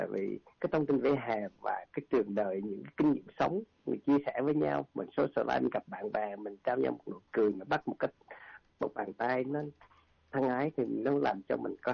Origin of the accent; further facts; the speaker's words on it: Da Nang, Vietnam; Mình lớn lên ở miền Trung, ở một cái miền duyên hải ở Đà Nẵng, thì cái thời mình lớn lên nó cũng nghèo lắm